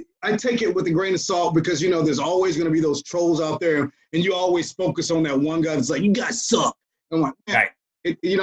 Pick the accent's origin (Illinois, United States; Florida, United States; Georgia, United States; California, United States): Georgia, United States; Atlanta; we're all from Atlanta.